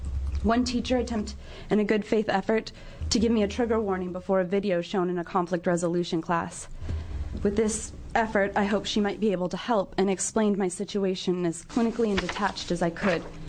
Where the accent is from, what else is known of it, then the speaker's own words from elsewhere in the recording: Coos Bay, Oregon, United States; I'm originally from Coos Bay, Oregon.